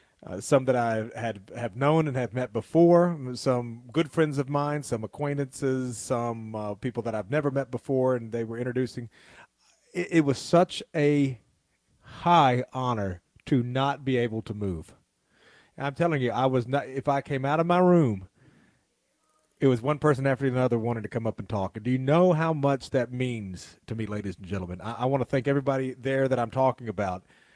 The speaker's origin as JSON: {"language": "English", "region": "the South", "country": "United States", "said": "but I am still a Southerner and I am still a Baptist, so they can't take that away."}